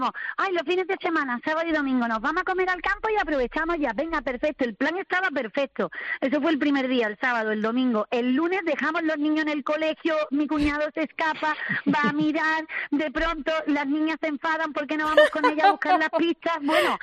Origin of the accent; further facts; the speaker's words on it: Ceuta, Spain; nosotros que somos de toda la vida de Ceuta, es un lugar pequeño, nos conocemos cada rincón